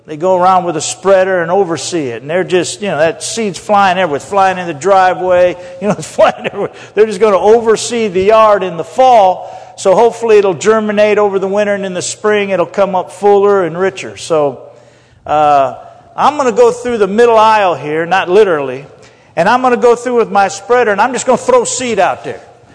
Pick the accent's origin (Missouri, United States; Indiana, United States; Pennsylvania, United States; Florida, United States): Indiana, United States; moved away; I grew up in Indiana, and I hitchhiked to California.